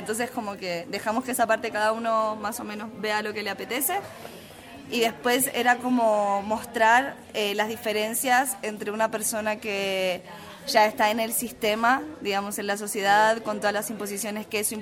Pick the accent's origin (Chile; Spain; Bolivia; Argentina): Argentina; yo vengo de Argentina.